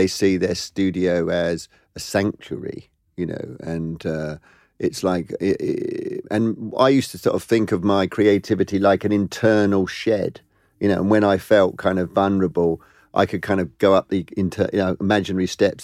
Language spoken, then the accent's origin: English; East of England, United Kingdom; Because if I said I came from Essex, people would go, where is Essex?